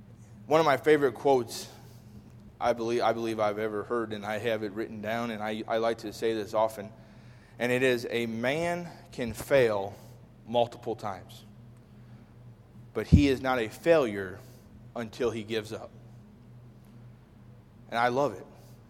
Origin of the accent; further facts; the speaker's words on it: Chicago, Illinois, United States; I'm from Chicago, and I used to watch the Chicago Bulls during this era all the time.